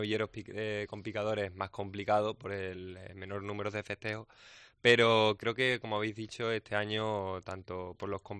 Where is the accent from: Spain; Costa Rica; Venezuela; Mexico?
Spain; Seville, Andalusia; somos dos toreros de Sevilla